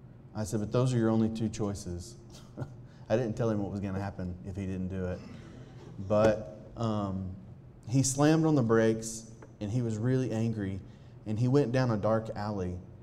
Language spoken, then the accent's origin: English; United States; I said, yeah, I'm an American.